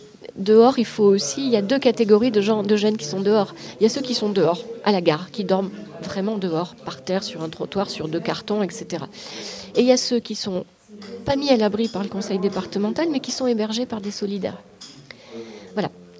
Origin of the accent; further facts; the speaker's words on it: Briançon, Provence-Alpes-Côte d'Azur, France; born there; Briançon, c'est aussi ma ville natale, et que j'y ai quand même plein d'attaches aussi.